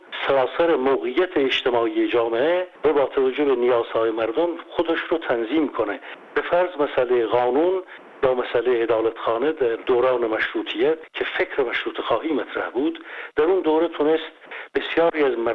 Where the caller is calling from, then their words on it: Germany; از آلمان هستم.